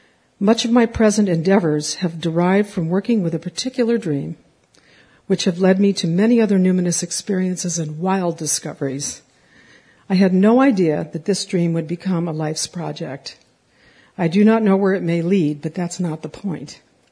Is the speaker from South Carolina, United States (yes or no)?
no; Los Angeles, California, United States; As a young girl growing up in Los Angeles, my family would often go to my Aunt Bessie and Uncle Filippo's house in North Hollywood.